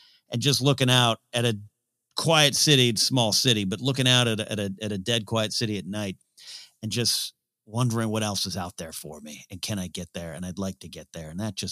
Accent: California, United States; over the ocean there, my hometown near Pismo Beach

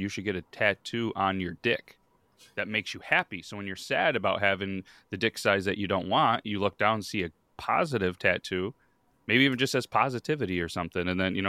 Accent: Syracuse, New York, United States; I grew up in the Syracuse area. Pretty good sized city. And it just wasn't for me, man.

